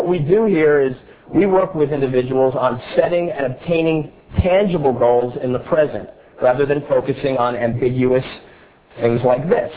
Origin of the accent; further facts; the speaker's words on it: New York City, New York, United States; I'm really pleased to be speaking in my hometown in New York City.